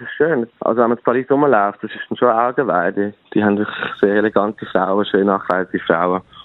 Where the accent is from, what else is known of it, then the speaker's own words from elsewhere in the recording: Belgium; also born or lived in Zurich, Switzerland; Wir Belgier glauben einfach in unserer Bescheidenheit